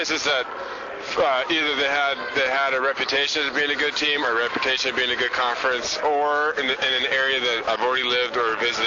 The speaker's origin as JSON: {"language": "English", "town": "Reeve", "region": "Wisconsin", "country": "United States", "tie": "born or raised there", "also_born_or_lived": "Cumberland", "said": "We were born in Cumberland. We grew up in Reeve, which is no more than just an intersection."}